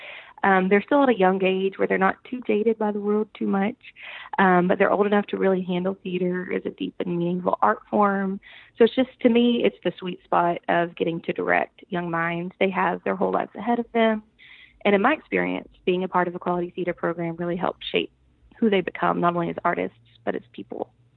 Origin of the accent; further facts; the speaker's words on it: Mahia, Texas, United States; Okay, well, I grew up in Mahia, Texas, which is a pretty small town.